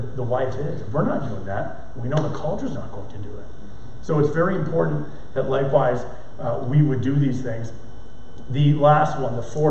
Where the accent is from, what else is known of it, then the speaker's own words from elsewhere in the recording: Maine, United States; an incredible soccer player locally in my hometown of Maine.